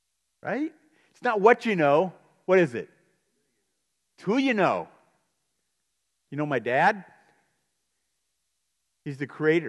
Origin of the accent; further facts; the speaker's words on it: New Paris, United States; I grew up in New Paris. We walked in New Paris.